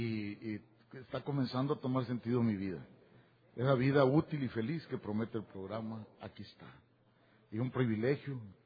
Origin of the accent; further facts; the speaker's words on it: Durango, Mexico; soy alcohólico y adicto y vengo de Durango, México.